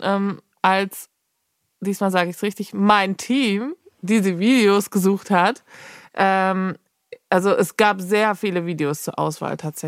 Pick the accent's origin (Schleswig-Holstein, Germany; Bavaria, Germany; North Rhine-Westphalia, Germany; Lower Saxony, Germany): Schleswig-Holstein, Germany; Elmshorn; born there; So, pass mal auf, ich bin in Elmshorn geboren, Richtung Kiel mäßig.